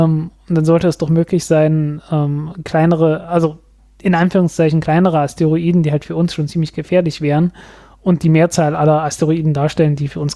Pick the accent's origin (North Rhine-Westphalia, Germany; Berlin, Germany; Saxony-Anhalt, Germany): Saxony-Anhalt, Germany; Zeitz; ich komme ja aus Zeitz, was so im Süden von Sachsen-Anhalt ist.